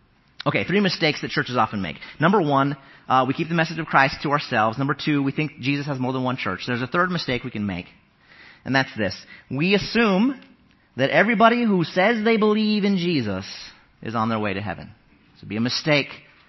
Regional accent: Lincoln, Nebraska, United States; I'm from Lincoln, Nebraska, but it doesn't matter.

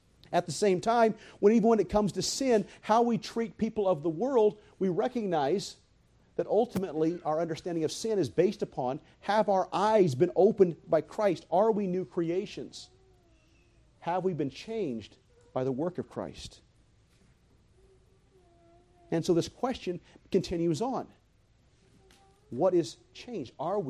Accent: United States; No, I'm an American. I love America.

